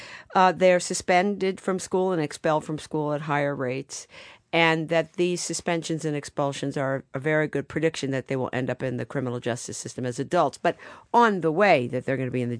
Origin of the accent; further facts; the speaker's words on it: Baltimore, Maryland, United States; When I was a girl growing up in Baltimore, my grandfather, who had an eighth grade education, said that if you say a word often enough, it becomes you.